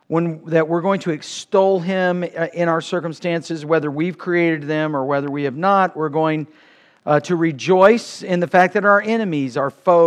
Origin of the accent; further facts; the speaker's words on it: Kansas, United States; I said, hey, I'm from Kansas. We don't have masks there.